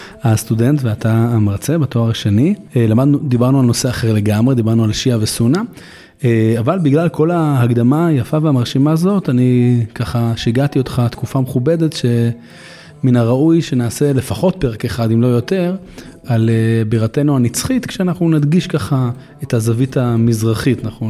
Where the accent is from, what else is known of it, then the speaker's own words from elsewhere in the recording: Jerusalem, Jerusalem District, Israel; פעם הוא ממש ממש מקומי, ואני אומר את זה כירושלמי.